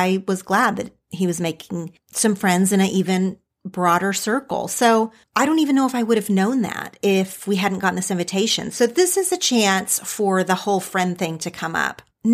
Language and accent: English; Oklahoma, United States; now in California, United States; Like some of my childhood friends from growing up in Oklahoma that I'm still very close